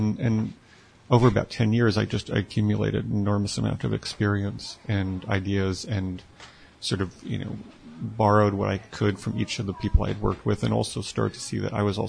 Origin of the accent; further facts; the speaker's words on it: New York, United States; I grew up in New York. I played in punk rock bands when I was 14 in the late 70s.